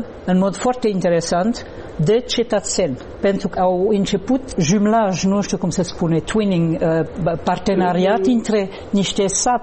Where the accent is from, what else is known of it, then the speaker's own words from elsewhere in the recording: Grand Est, France; Romanian is a second language; Eu sunt originară din Alzacia, m-am născut în Alzacia